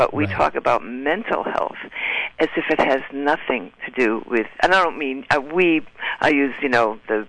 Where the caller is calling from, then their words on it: Park Ridge, New Jersey, United States; from Park Ridge, New Jersey.